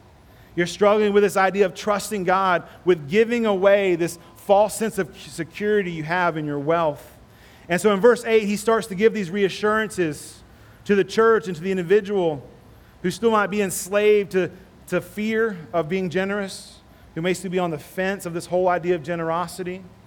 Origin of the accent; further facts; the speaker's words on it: United States; I grew up in America too. That's on the forefront of everything we're taught as Americans.